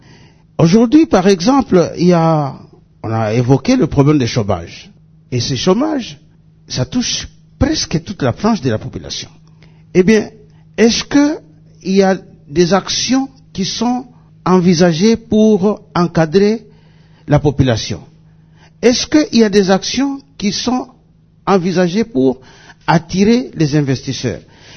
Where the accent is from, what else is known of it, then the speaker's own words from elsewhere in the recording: Beni, North Kivu, DR Congo; Et pourtant, chez nous à Beni, il n'y a pas de conflit de religion.